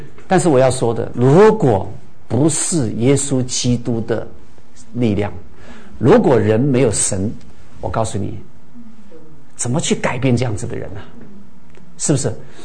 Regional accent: China; 我说你把我们中国人的脸都丢了，你知道吗？

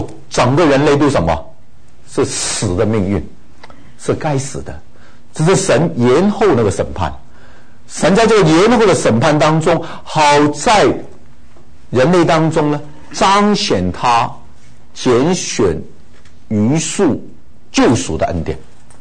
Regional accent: China; 我们中国民族其实啊，真的非常的，可以说是比犹太民族比较起来，可能我们觉得我们比犹太人还好一点。

